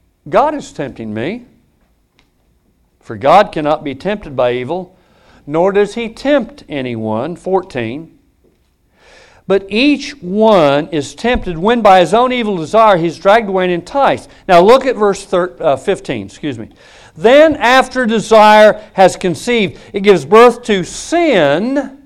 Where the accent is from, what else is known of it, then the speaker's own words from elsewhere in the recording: Wichita, Kansas, United States; I grew up in Wichita, Kansas. 250,000 people at that time. And man, I would ride all over Wichita.